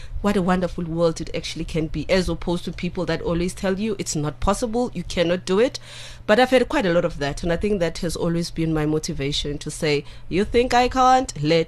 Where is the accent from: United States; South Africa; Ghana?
South Africa; Soweto, Gauteng; I grew up in Soweto. I grew up as Zola. And I know many people, when they meet me, they never believe that I grew up as Zola, but I did. And I grew up in a family of 8 children. I'm one of the 8 with a single mom.